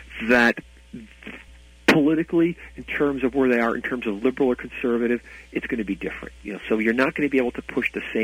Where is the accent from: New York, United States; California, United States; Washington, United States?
New York, United States; I'm from New York, and so I know about this